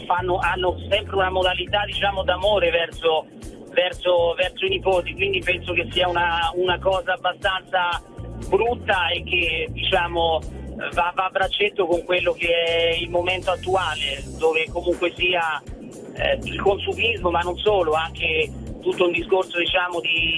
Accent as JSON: {"language": "Italian", "town": "Jesi", "region": "Marche", "country": "Italy", "said": "Allora, io sono di Iesi, la città del Iesi, campione d'Europa."}